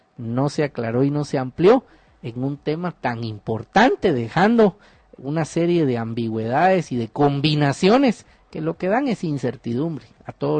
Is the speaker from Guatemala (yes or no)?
yes; Guatemala; no podemos jactarnos como guatemaltecos